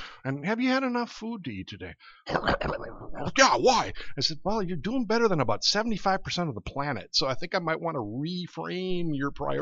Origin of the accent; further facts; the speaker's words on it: Milwaukee, Wisconsin, United States; I'm a city slicker. I grew up in Milwaukee and started working here at McFarland's